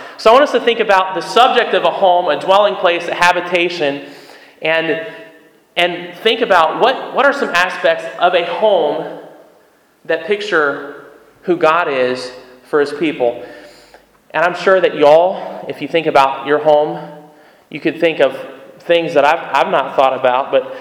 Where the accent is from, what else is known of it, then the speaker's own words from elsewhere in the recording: Maryland, United States; also born or lived in Kansas; Because I was born in Kansas, but grew up, most of my life's been in Maryland.